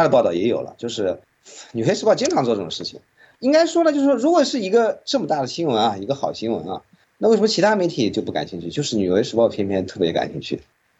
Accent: China; 我们作为一个中国人

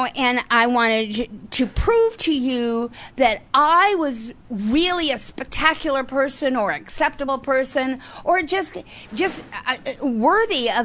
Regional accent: Midwest, United States; I was raised in the Midwest. My family was alcoholic. I was neglected.

